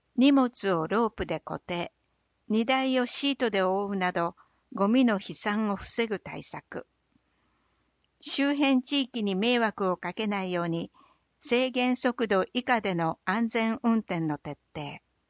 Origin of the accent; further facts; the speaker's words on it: Kasaoka, Okayama, Japan; 私は笠岡市鴻島外浦の出身で、地元の学校を卒業し、昭和60年に医師になりました。